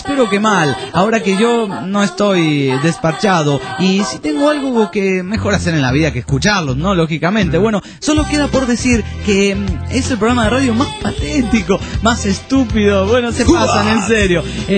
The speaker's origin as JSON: {"language": "Spanish", "region": "Mexico City", "country": "Mexico", "said": "Soy del DF mexicano."}